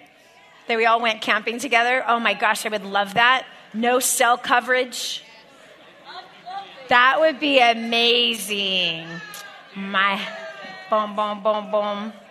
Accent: California, United States; bah, I'm from California.

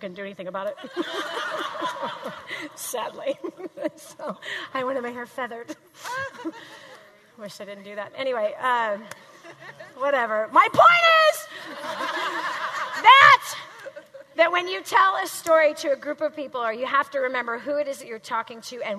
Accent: Redondo Beach, California, United States; I grew up, and I grew up on Grant Avenue. It's just right down the street here, right near Redondo Beach. It's Grant Avenue, really busy street.

